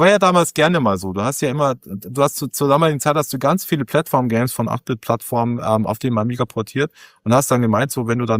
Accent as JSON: {"language": "German", "town": "Munich", "region": "Bavaria", "country": "Germany", "tie": "born or raised there", "said": "Und ich bin ja auch in München aufgewachsen."}